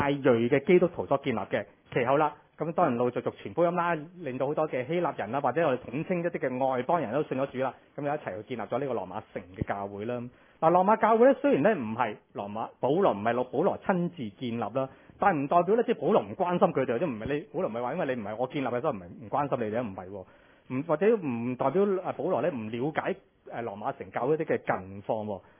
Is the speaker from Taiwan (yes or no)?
no; China; 我们中国人都经常说人贵乎自知